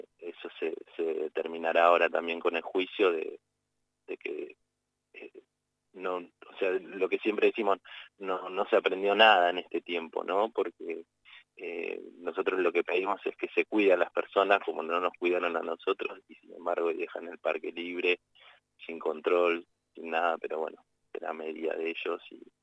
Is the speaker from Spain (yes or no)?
no; Argentina; Tenemos esa costumbre como argentinos de generalizar